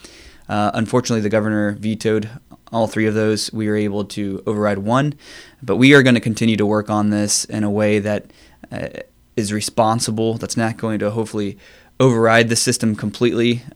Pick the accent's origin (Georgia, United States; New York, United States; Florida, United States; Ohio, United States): Ohio, United States; Arlington; I actually am native. You know, I grew up in Arlington, small town just south of Findlay here.